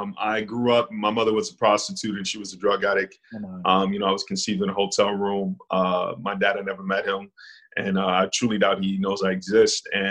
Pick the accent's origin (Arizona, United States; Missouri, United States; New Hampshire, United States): Arizona, United States; Phoenix; also born or lived in New York / Ohio / Dallas, Texas; Well, I'm a foster kid, so I'm from a lot of different places. I lived most of my life in Phoenix, Arizona, but I lived in New York, I lived in Ohio, I lived in Dallas, Texas